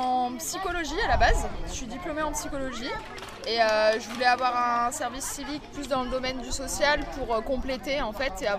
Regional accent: Grenoble, Auvergne-Rhône-Alpes, France; Je suis originaire de Grenoble, donc j'ai toujours connu la Villeneuve de l'extérieur.

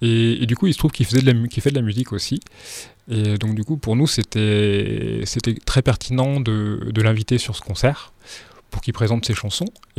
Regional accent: Vienne, Auvergne-Rhône-Alpes, France; Je suis originaire de Vienne, donc en dessous de Lyon. Mais effectivement, c'est le paysage qui m'a amené ici. Je suis venu une première fois faire du tourisme. Et après, dans mes choix d'installation, c'était, je ciblais particulièrement le Diois

